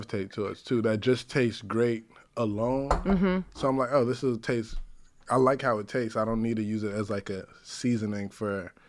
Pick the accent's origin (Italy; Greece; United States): United States; Bronx, New York; because I grew up in the North Bronx, so it's a lot of like Jamaicans and West Indian culture.